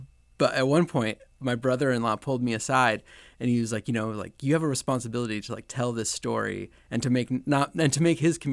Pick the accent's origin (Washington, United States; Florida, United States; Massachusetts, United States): Washington, United States; Yakima; I grew up in Yakima, so I'm from Eastern Washington.